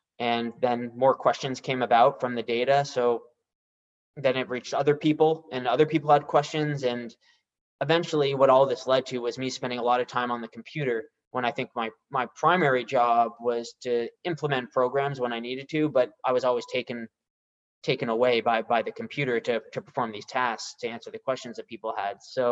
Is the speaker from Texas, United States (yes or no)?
no; Boston, Massachusetts, United States; And I probably was, but I'm from Boston.